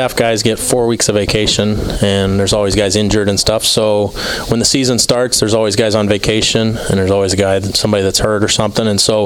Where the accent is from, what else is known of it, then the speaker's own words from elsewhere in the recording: Philadelphia, Pennsylvania, United States; Or for me, I grew up in Philadelphia, and I grew up going to Phillies games all the time.